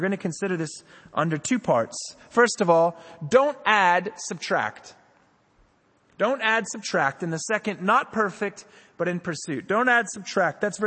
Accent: United States; As an American, I have a love for jackets.

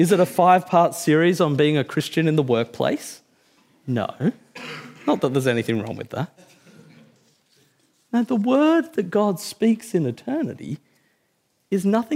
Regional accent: Bankstown, New South Wales, Australia; Now, I'm from Bankstown, and a friend of mine once joked about doing a tract about the Trinity for people in Bankstown.

